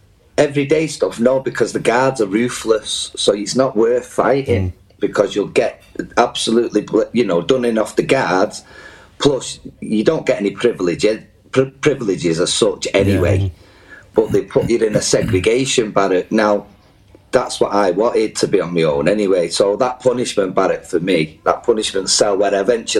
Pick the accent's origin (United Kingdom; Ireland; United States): United Kingdom; But me, in my naivety for, you know, we're British, we're powerful, they'll get me out, you know.